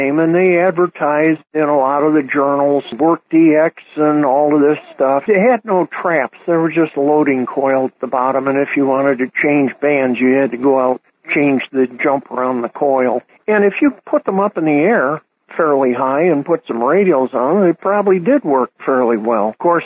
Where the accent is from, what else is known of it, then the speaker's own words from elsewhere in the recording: Ithaca, New York, United States; Ithaca, New York. I spent most of my life here. I was born in Western New York, but my father had a job in the defense industry, and we moved every year.